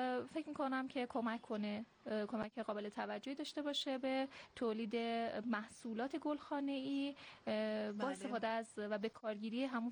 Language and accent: Persian; Iran; اصلا شناسنامه ما ایرانه و من افتخار میکنم از اینکه یک ایرانی هستم.